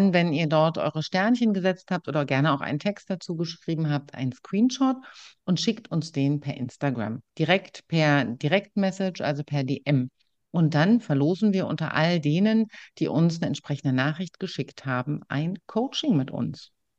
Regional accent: Berlin-Brandenburg, Germany; wir kommen so aus dem Raum Berlin-Brandenburg

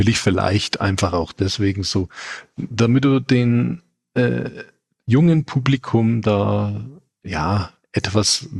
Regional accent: Hof, Bavaria, Germany; die internationalen Hofer Filmtage drinnen vorkommen, ne, aus meiner Heimatstadt.

